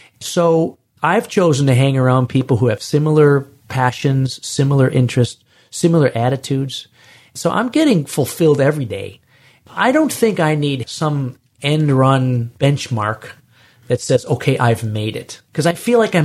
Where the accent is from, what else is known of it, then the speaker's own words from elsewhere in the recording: Chicago, Illinois, United States; I'm a kid from Chicago. I'm going to marry some girl from Romania?